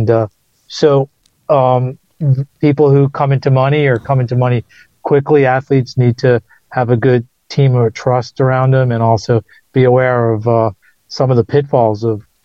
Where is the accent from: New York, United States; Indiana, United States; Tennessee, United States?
New York, United States; New York City; So I said, you know, I grew up in New York City. I'm happy to go. I'm not really scared of too much.